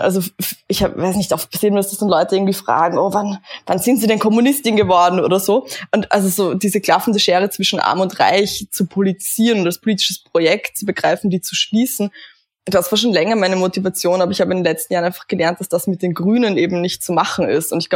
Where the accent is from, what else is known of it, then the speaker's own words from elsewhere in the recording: Kleinhöflein, Burgenland, Austria; ich bin in Burgenland aufgewachsen, in einem kleinen Vorort von Eisenstadt. Kleinhöflein heißt das. Also wir haben nicht mal ein eigenes Ortsschild, das ist so, um das ein bisschen zu skizzieren. Und ich war 16 Jahre alt